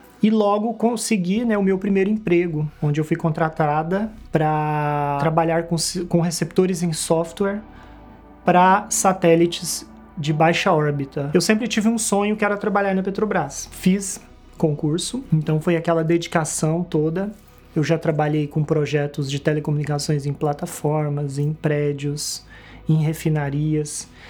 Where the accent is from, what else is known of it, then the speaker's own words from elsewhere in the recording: Tupaciguara, Minas Gerais, Brazil; eu tenho 42 anos, sou mineira, natural de Tupaciguara.